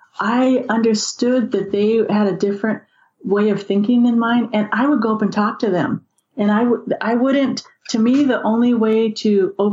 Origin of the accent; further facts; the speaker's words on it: the South, United States; You know, I come from South, I have a master's in counseling